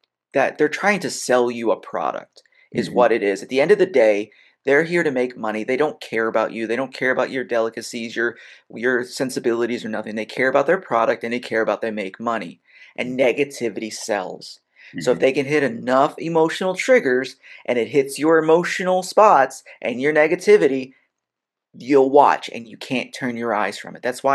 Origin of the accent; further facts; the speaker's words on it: Philadelphia, Pennsylvania, United States; Now, I'm from Philadelphia. And so my first business is we went down to the pretzel factory.